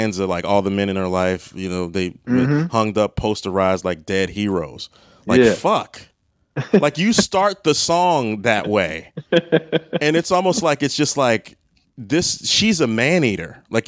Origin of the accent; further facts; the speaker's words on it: Maryland, United States; now in Chicago, United States; moving to, you know, I'm from the Maryland, D.C. area, moving to Chicago, and really being on my own.